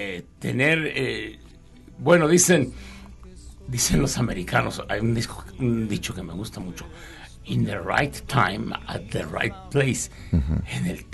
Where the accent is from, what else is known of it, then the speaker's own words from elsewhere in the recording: Mexico; born there; Nacer en México, ser parte de este pueblo maravilloso, de este país lleno de amor, de música, de romanticismo, de una cultura propia